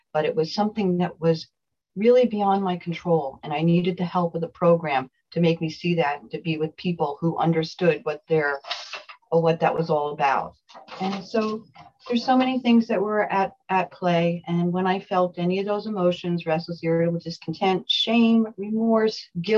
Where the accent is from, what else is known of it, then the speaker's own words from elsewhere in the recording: New Jersey, United States; I'm from New Jersey, and I've been in program 11 years.